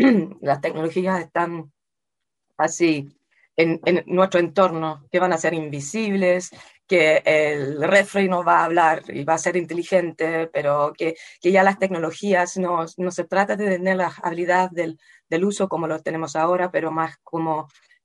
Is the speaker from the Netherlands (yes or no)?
yes; Netherlands; Spanish is a second language; yo soy holandesa, además, entonces en el campo más personal, yo no había visto a mi familia por 1 año y medio